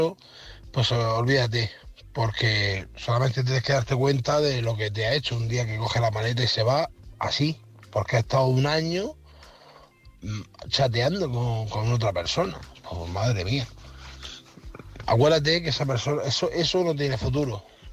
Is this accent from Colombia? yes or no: no; Murcia, Region of Murcia, Spain; de Murcia